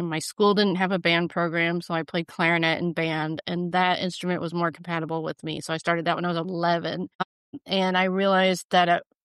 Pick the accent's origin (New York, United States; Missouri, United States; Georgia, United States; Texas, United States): Missouri, United States; Branson; Oh, yeah, I sang, too, because I'm from Branson.